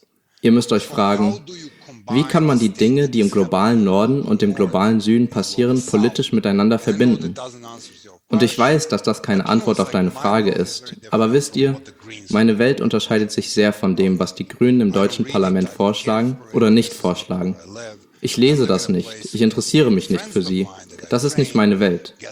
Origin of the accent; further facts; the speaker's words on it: Serbia; Ich komme aus Serbien, einem Land, das unter der Regierung seit Jahren in eine Kleptokratie abrutscht.